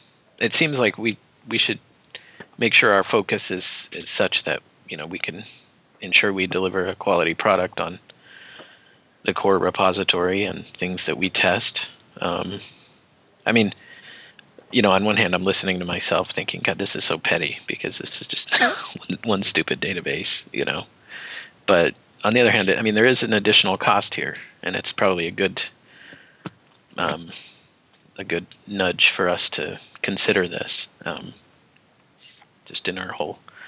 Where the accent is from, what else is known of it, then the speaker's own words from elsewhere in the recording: Idaho, United States; I'm from Idaho, so that's why.